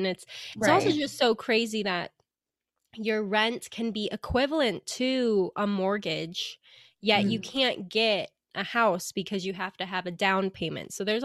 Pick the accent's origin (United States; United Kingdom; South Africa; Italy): United States; Reno, Nevada; I grew up in Reno, so Tahoe area, so it's kind of home.